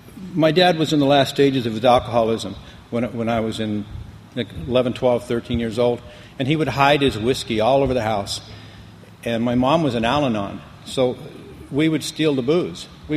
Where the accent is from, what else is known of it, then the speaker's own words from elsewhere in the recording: Compton, California, United States; born there; now in Las Vegas, United States; I was born in Compton, California. Yeah. And it kind of went downhill from there. Then we moved to here, to Las Vegas, really.